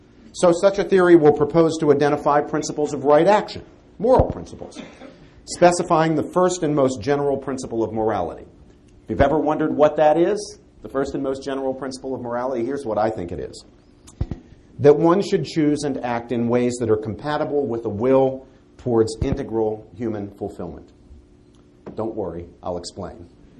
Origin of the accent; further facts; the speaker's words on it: West Virginia, United States; You know, Sam mentioned that I'm from West Virginia.